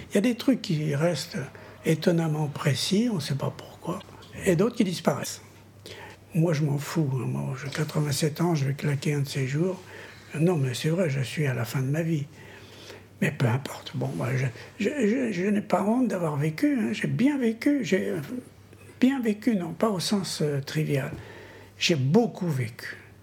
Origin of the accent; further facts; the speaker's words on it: Centre-Val de Loire, France; moi je suis du Loir-et-Cher. J'ai eu une enfance villageoise